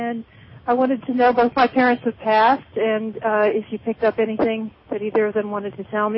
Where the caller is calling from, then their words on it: North Carolina, United States; North Carolina.